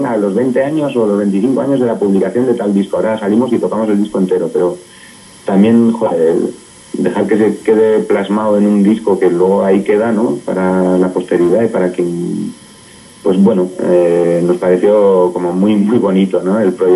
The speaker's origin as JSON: {"language": "Spanish", "town": "Estella", "region": "Navarre", "country": "Spain", "said": "que bueno, yo soy de aquí de Lizarra"}